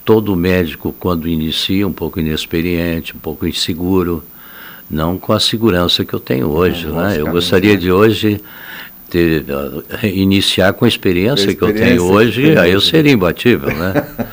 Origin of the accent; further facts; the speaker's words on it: Porto Alegre, Rio Grande do Sul, Brazil; now in Timbó, Brazil; Olha, eu vim de Porto Alegre.